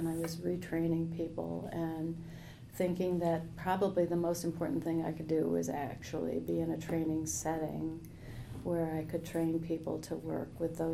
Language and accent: English; New Jersey, United States; Oh, no, I'm from New Jersey.